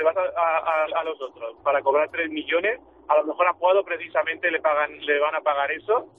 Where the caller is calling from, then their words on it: Mollet del Vallès, Catalonia, Spain; de Mollet.